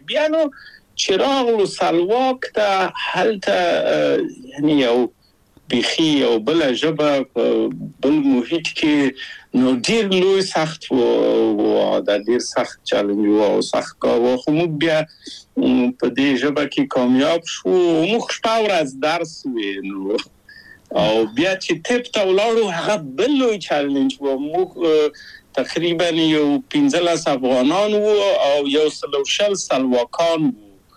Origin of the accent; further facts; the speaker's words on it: Kabul, Afghanistan; زه له کابل په یو دولتي بورس چکسلواکیا ته راغلم.